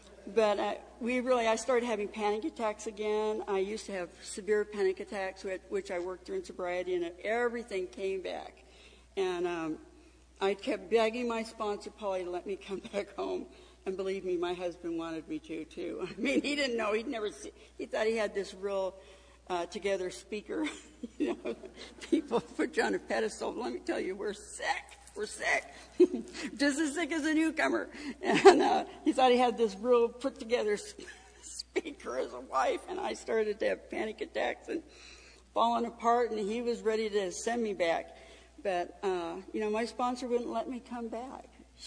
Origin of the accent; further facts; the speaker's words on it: California, United States; now in Georgia, United States; I grew up in California. And I now live in Georgia.